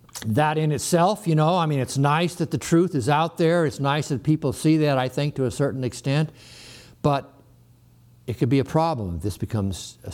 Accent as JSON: {"language": "English", "town": "Sedona", "region": "Arizona", "country": "United States", "tie": "born or raised there", "said": "as I was growing up in Sedona and we lived up in that little motel for a while, and my parents ran it, managed it."}